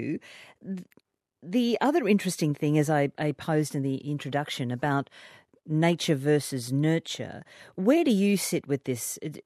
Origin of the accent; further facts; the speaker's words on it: Australia; accent: Australian; And Alan, it's my Australian accent because … Alan sound quite similar.